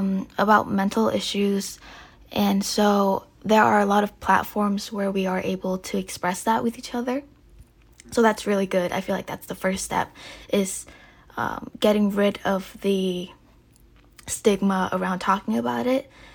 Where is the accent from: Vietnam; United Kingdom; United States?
Vietnam; English is a second language; I grew up in Vietnam, which is a communist slash socialist, not very sure, country. And all of a sudden, I'm now in a democracy.